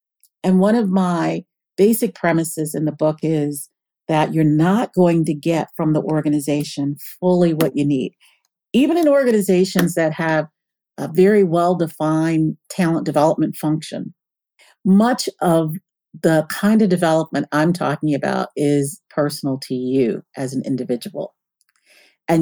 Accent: Meridian, Mississippi, United States; One is Meridian, Mississippi, which is my hometown. And my experience, my view, my life view is anchored, I say in the book, it's tethered to and forever will be tethered to that city.

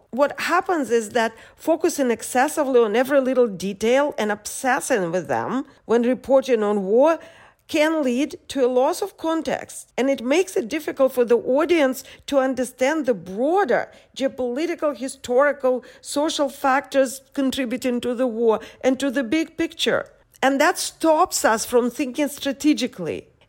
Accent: United States; now in Odessa, Ukraine; I'm an American journalist based in Ukraine. I'm talking to you from Odessa

